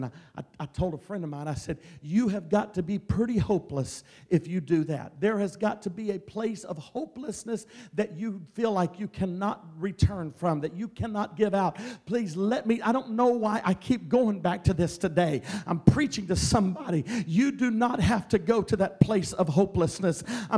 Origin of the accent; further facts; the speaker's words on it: Texas, United States; My dad used to tell me, we're from Texas, okay?